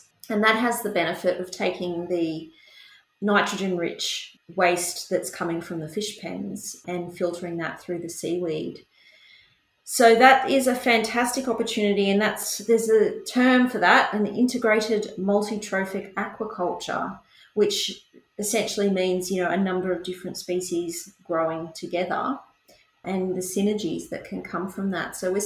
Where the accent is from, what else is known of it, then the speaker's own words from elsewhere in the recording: Australia; And as an Australian living, most of us live near the water